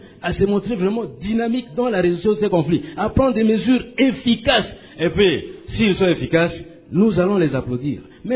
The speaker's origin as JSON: {"language": "French", "country": "DR Congo", "said": "nous sommes des Congolais, nous appartenons à l'État congolais, et puis nous voulons vivre dans la paix."}